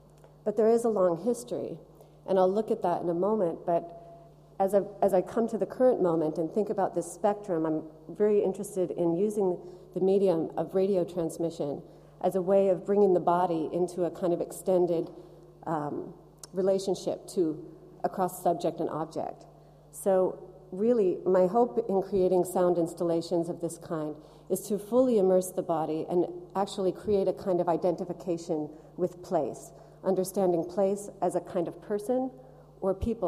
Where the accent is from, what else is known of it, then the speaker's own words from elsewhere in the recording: Colorado, United States; As Paul said, I'm from Colorado originally, so the mountains were my first inspiration in working with landscape as a compositional palette.